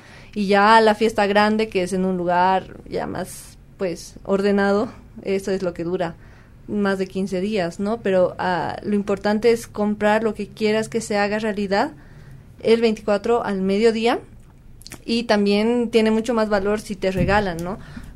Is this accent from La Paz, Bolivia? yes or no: yes; La Paz, Bolivia; Yo soy de La Paz, para empezar.